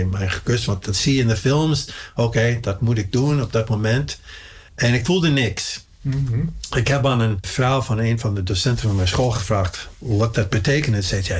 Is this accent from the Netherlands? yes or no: no; Pasadena, California, United States; En fietste overal in Pasadena, eigenlijk is waar ik geboren ben. Dat is in de buitenwijk van Los Angeles.